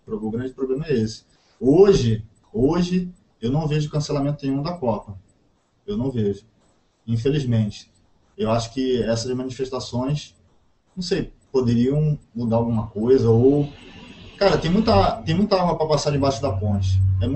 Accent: Brazil; eu, como brasileiro

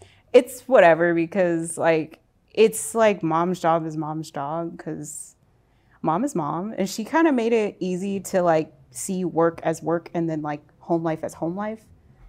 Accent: Stockton, California, United States; From Stockton, California.

